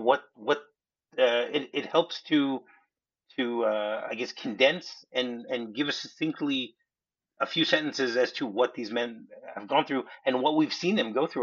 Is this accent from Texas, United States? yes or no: no; New Jersey, United States; born there; Okay, well, I was born in New Jersey, so